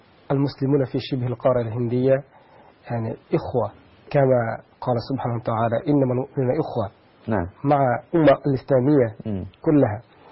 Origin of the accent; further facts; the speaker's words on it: Bangladesh; عندنا في بنغلاديش لغة بنغلا أيضا لغة يعني مستقلة.